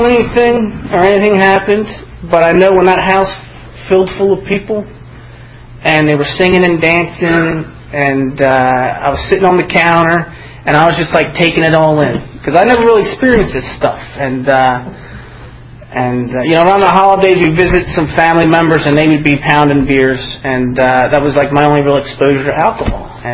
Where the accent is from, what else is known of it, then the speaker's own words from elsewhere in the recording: Limerick, Pennsylvania, United States; And I grew up in Limerick, Pennsylvania, about 45 minutes away from here.